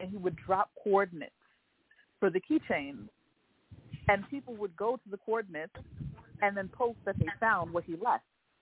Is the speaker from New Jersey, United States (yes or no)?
no; New York, United States; We're from New York, right? So when we think subway, we think of everybody everywhere huddled up together